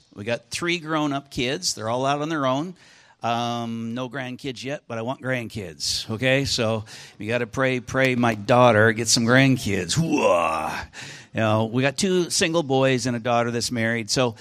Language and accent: English; Helena, Montana, United States; I was raised in Helena.